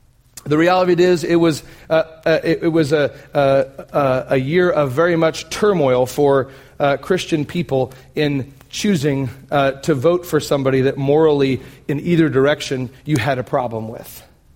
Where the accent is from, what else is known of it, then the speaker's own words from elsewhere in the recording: Oregon, United States; I grew up in Oregon, and so Portland was the major city that we would go to if we were going to go to the city.